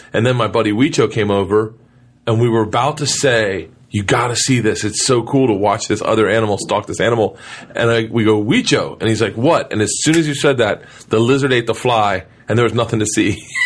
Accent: Florida, United States; Oh, dude, you could get bit by a poisonous snake in my backyard when I grew up in Florida.

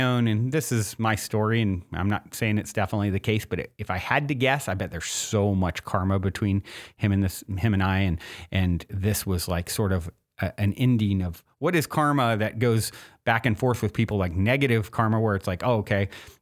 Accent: Virginia, United States; now in California, United States; I grew up in Virginia where I miss thunderstorms every afternoon in the summer

